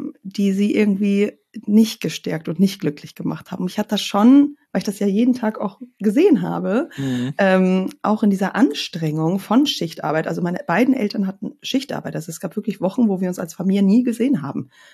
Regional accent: Lauenburg, Schleswig-Holstein, Germany; In Südschleswig-Holstein, an der Elbe. In Laumburg bin ich groß geworden, in Geestach zur Schule gegangen, also auch nicht weit weg von Hamburg.

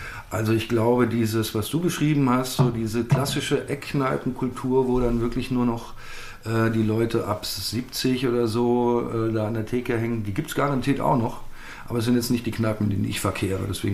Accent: Cologne, North Rhine-Westphalia, Germany; ich bin aus Ihrefeld

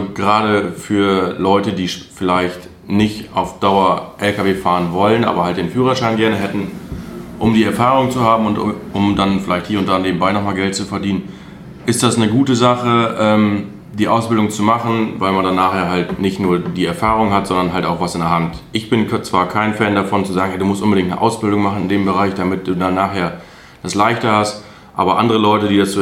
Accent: Altenberge, North Rhine-Westphalia, Germany; now in Diepholz, Germany; Altenberge, das ist bei Münster im Kreis Steinfurt.

